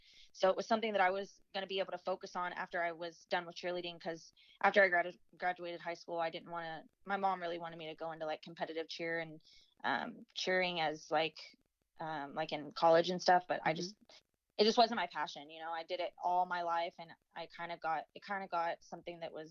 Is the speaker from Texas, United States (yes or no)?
yes; Houston, Texas, United States; now in Dallas, United States; And because I was living in Houston, that's where I'm from, born and raised in Houston.